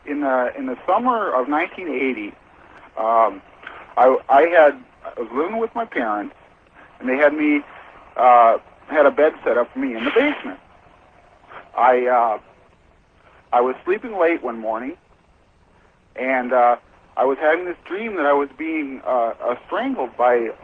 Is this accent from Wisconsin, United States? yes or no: yes; Green Bay, Wisconsin, United States; now in New Haven, United States; I'm calling you from New Haven, Connecticut. … from out of Green Bay, Wisconsin.